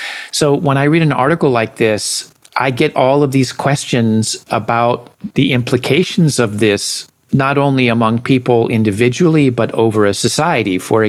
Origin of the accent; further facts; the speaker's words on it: United States; as an American, I have trouble keeping up with British humor